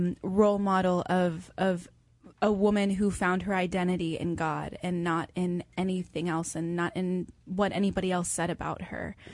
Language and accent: English; San Antonio, Texas, United States; Yes, we are. I'm from San Antonio, Texas.